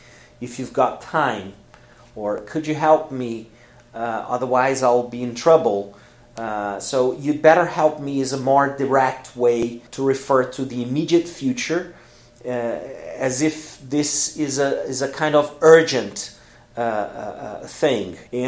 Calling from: Porto Alegre, Rio Grande do Sul, Brazil

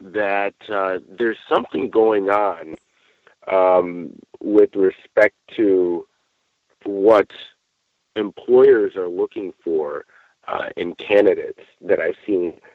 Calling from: Orange County, California, United States; I'm calling in from Orange County, California.

